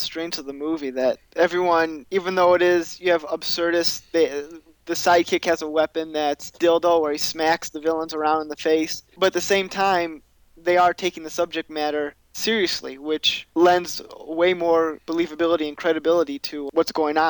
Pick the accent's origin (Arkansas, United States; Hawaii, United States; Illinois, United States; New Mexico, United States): Illinois, United States; Chicago; I came from the Chicagoland area, and it was hardly playing anywhere, and that's from, a big metropolitan area there